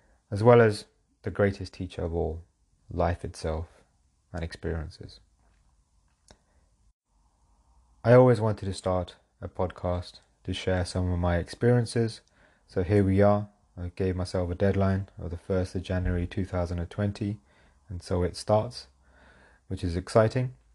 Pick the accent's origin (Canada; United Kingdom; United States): United Kingdom; born there; So I am a British-born Sikh, born into a Punjabi Sikh family.